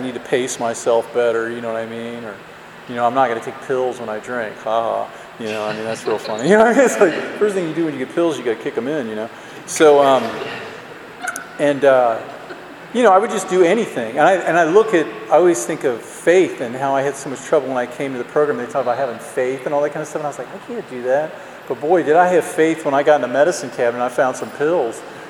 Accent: Ohio, United States; it was like November, I'm from Ohio, and it was like, you know, just getting dark.

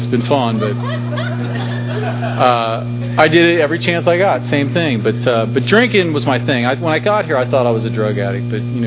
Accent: Loveland, Ohio, United States; it was a little town called Loveland, Ohio. That's where I grew up.

